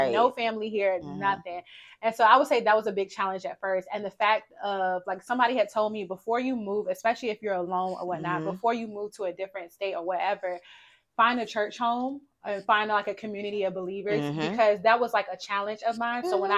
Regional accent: Chesapeake, Virginia, United States; also born or lived in Norfolk, United States; So yes, I grew up in Chesapeake. Well, mm-hmm. I actually was born in Norfolk, Virginia, but then the latter half of my years I was in Chesapeake

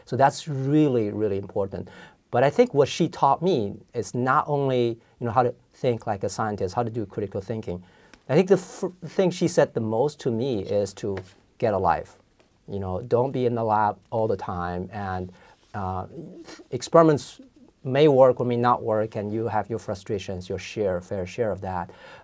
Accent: Beijing, China; moved away as an adult; now in United States; So I was born in Beijing, China, and I grew up in the city and stayed in the city, go through all the schools, including college, at Peking University, one of the famous ones, and never left the city.

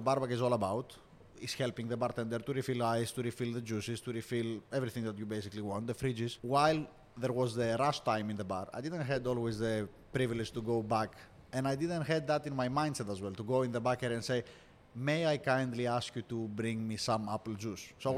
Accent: Central Macedonia, Greece; In Greece, yeah, where I'm coming from. I'm coming from Chalkidiki. This is North Greece.

